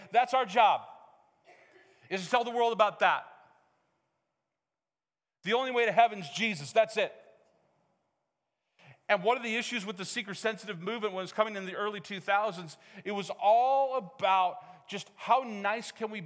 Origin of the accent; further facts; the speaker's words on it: Missoula, Montana, United States; I grew up at church in Missoula, and we did an Easter play every year.